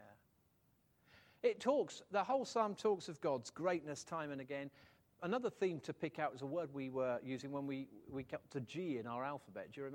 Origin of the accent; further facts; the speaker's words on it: England, United Kingdom; We are not generally, being very English, very British about these things, terribly good at these sort of effusive demonstrations of love and worship.